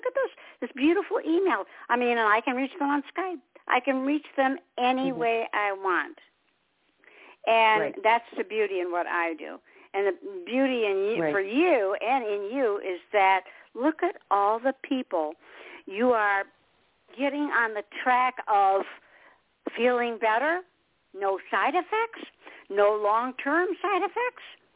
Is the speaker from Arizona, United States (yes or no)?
no; Detroit, Michigan, United States; I'll put my headphones on, and I'm from Motown, I'm from Detroit, and I put on all my music